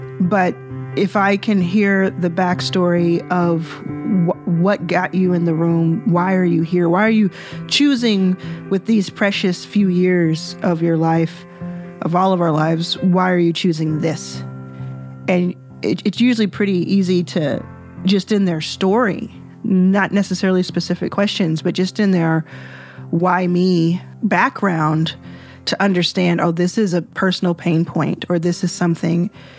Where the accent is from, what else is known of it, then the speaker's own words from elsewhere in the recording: Dallas, Texas, United States; I grew up in Dallas. I grew up with Mark Cuban even before he was in the national eye.